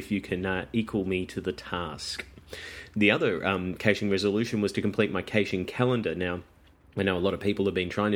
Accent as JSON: {"language": "English", "region": "New South Wales", "country": "Australia", "tie": "born or raised there", "said": "so I'm limiting the task to New South Wales, my home state."}